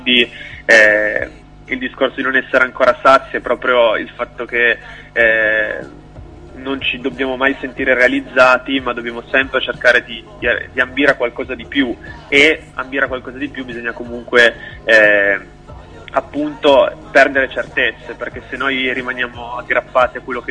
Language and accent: Italian; Mondovì, Piedmont, Italy; vengo da Mondovì, provincia di Cuneo